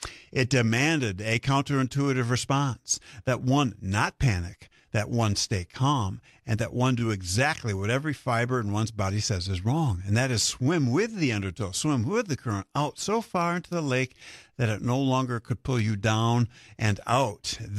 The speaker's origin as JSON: {"language": "English", "region": "Michigan", "country": "United States", "tie": "born or raised there", "said": "For example, I grew up in Western Michigan, where we lived and worked and recreated on the Great Lakes."}